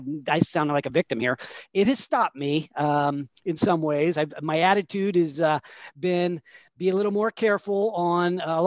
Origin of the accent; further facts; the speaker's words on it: Sacramento, California, United States; I grew up here in the Sacramento region